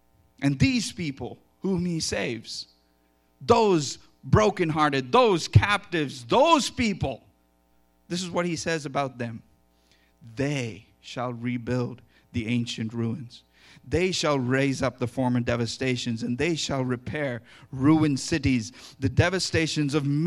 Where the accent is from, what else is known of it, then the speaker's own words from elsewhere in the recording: India; I'm Indian. There's nothing Jewish in my blood except my name.